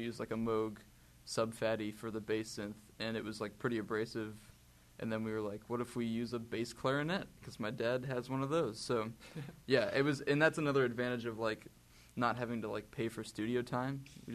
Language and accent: English; Youngstown, Ohio, United States; He's like a pretty, like, in our hometown, Youngstown, we're all from Youngstown. And my dad is like a pretty prolific jazz saxophone player in Youngstown. So I grew up with that.